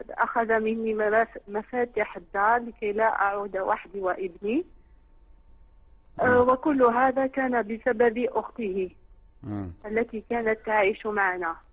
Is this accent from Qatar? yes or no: no; Algeria; من الجزائر حبيت نسألك سؤال